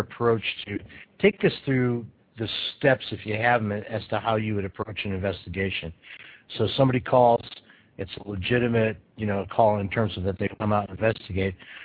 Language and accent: English; Michigan, United States; I mean, I'm originally from Michigan